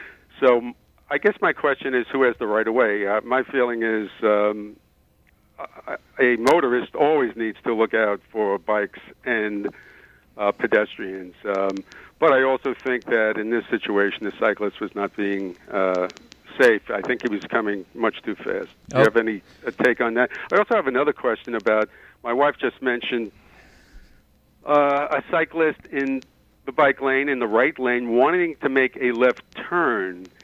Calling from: Brooklyn, New York, United States; from Brooklyn.

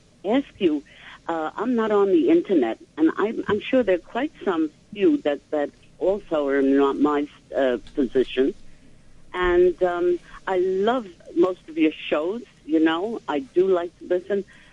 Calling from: Queens, New York, United States; from Queens.

